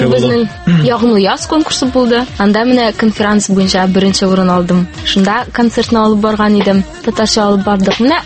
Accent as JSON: {"language": "Tatar", "town": "Kazan", "region": "Tatarstan", "country": "Russia", "tie": "born there", "said": "Мин Казанда тудым."}